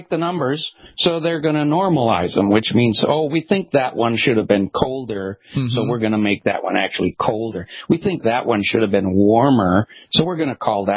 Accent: Minnesota, United States; I grew up in Minnesota. It was 100 degrees every summer in Minnesota.

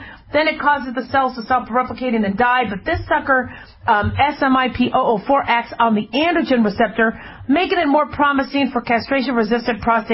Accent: Las Vegas, Nevada, United States; I do like to follow what happens in my hometown, Las Vegas.

